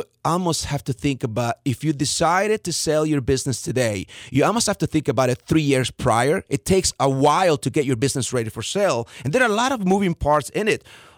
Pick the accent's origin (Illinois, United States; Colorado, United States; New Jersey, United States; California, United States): California, United States; Fresno; You know, I come from Fresno, so, you know, there are reservoirs that just about everywhere you